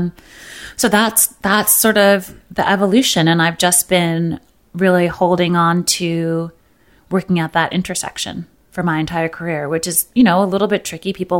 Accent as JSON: {"language": "English", "town": "Brooklyn", "region": "New York", "country": "United States", "tie": "born or raised there", "said": "So I grew up in Brooklyn."}